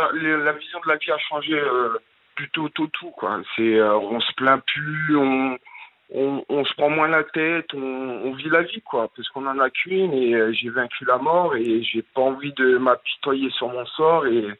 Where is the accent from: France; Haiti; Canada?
France; Compiègne, Hauts-de-France; Je viens de Compiègne et j'ai 29 ans.